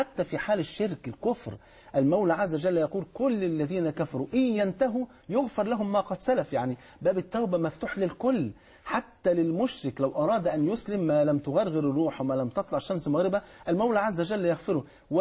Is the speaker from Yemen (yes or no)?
no; Egypt; عندنا في مصر